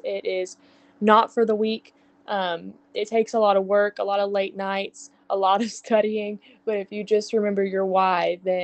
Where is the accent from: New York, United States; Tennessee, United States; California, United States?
Tennessee, United States; McEwen; I'm from McEwen, Tennessee, over in Middle Tennessee. I was raised on a small beef cattle operation over there